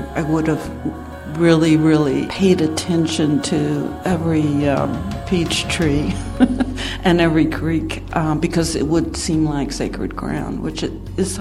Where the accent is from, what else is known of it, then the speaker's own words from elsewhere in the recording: Hampton, Virginia, United States; born there; I'm a writer, and I was born in Hampton, Virginia.